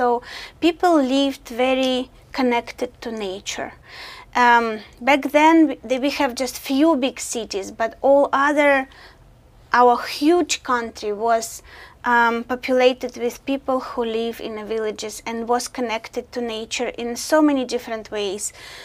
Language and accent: English; Russia; moved away; We came from Russia 14 years ago, and I'm really proud of our country and our culture and our people.